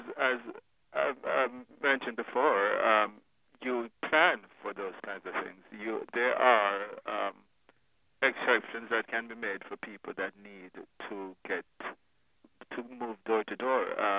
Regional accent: Mansfield, Connecticut, United States; That has been one method that has been used in my hometown of Mansfield, Connecticut.

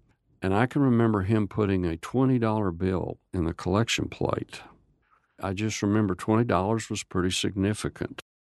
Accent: Bonham, Texas, United States; Everybody knew everybody. Everybody's parents were back from the war. There was not a lot of wealth there.

